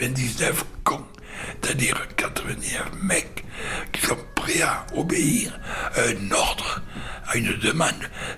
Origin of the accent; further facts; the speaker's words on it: Capdenac, Occitanie, France; Je suis né à Cadenac, Aveyron, une ville essentiellement du chemin de fer, quoi.